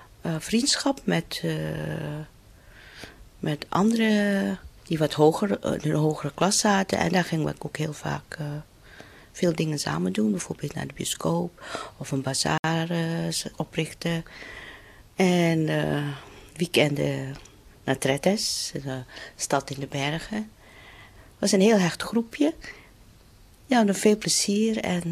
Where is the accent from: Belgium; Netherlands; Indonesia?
Indonesia; Surabaya, East Java; Ik ben in Surabaya geboren in 1945. Ik had een prettige jeugd.